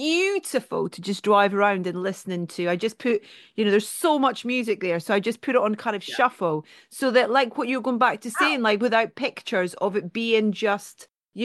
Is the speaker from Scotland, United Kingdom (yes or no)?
yes; Scotland, United Kingdom; I'm Scottish